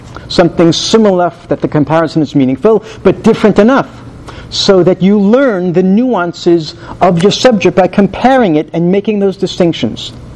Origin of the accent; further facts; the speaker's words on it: United States; we all know a little bit about because we grew up in America